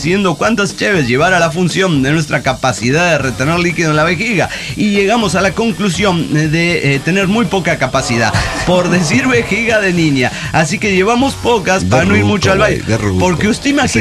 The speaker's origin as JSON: {"language": "Spanish", "region": "Guanajuato", "country": "Mexico", "said": "soy de Guanajuato."}